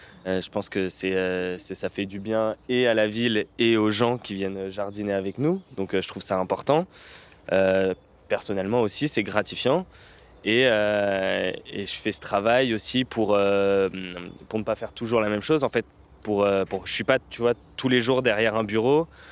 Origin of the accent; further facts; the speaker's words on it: Saint-Denis, Île-de-France, France; Nous, on vient plus ou moins de Saint-Denis et on trouve qu'il y a peu de nature